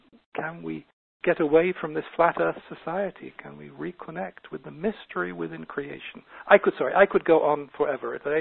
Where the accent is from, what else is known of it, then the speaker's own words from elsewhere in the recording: England, United Kingdom; It's like I grew up in England, and there are all these beautiful little medieval churches in England